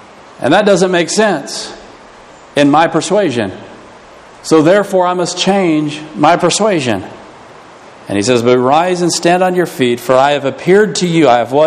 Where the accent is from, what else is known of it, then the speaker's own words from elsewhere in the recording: United States; That's one thing that I, as an American living today, love about the gospel's beginning